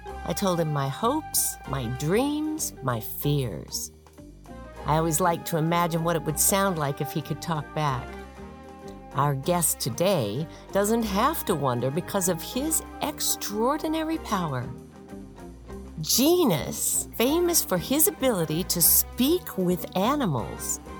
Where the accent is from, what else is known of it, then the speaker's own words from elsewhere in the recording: Texas, United States; When I was a kid growing up in Texas, we had a golden retriever named Thurston.